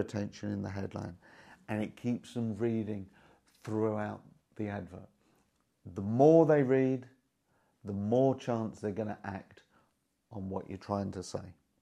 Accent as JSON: {"language": "English", "region": "England", "country": "United Kingdom", "said": "Secondly, England, which is my home country, ended up with a total of 12 points from a theoretical 516."}